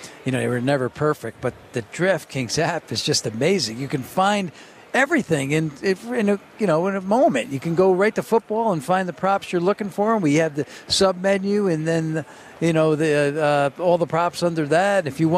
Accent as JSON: {"language": "English", "town": "Poughkeepsie", "region": "New York", "country": "United States", "lives_now": "Las Vegas, United States", "said": "I've been in Las Vegas for 46 years, originally from Poughkeepsie, New York."}